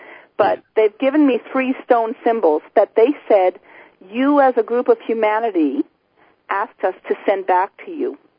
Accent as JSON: {"language": "English", "region": "Newfoundland and Labrador", "country": "Canada", "said": "I was like, gee, I thought I was a Newfoundlander from Canada."}